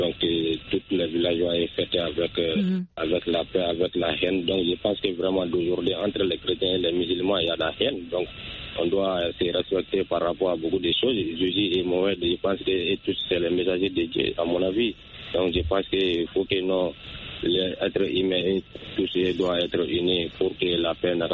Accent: Sonikeni, Mali; born there; Oui, effectivement, jusqu'à dans mon village natal à Sonikeni.

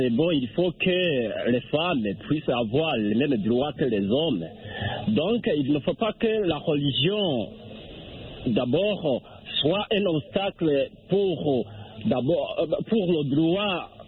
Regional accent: Burundi; chez nous, au Burundi, ce n'est pas un pays musulmans, mais où on compte beaucoup de musulmans.

